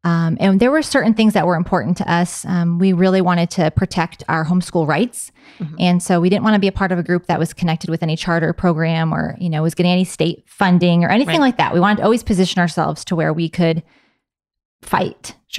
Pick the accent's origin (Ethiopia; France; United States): United States; New York; And I grew up in Northern New York. There's very few homeschoolers in that part of the country.